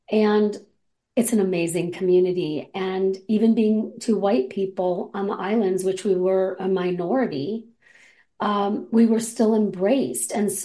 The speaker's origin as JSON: {"language": "English", "town": "Detroit", "region": "Michigan", "country": "United States", "said": "I'm from the Detroit area. We were from Flint and Detroit, respectively, Novi area."}